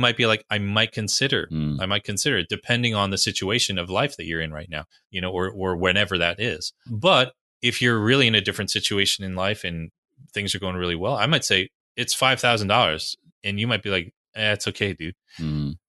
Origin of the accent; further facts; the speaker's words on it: New Jersey, United States; also born or lived in New York City; Hockey's not big where I grew up in New Jersey, New York City.